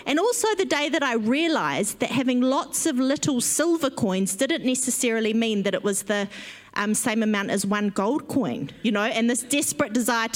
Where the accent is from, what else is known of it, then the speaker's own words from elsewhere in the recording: Whanganui, Manawatū-Whanganui, New Zealand; Now, I grew up in Whanganui, and I'm one of four kids